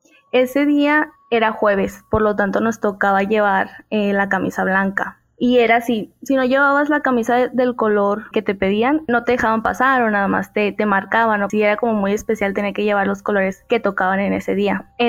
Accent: Mexico; Ok, para iniciar, yo soy de México.

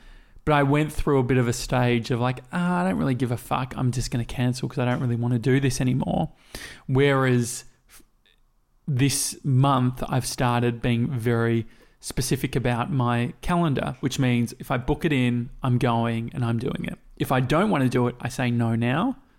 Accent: Australia; we come from Australia where basically everywhere we go out, you know, we have to be there 3 hours before.

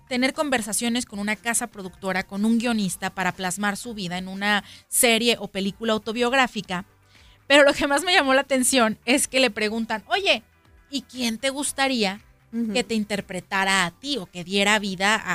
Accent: Guadalajara, Jalisco, Mexico; así somos los tapatíos.

